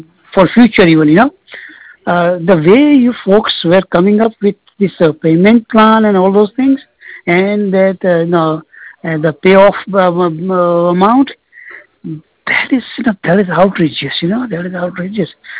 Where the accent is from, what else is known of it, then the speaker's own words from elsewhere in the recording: India; moved away; way back in my country, I'm from India. So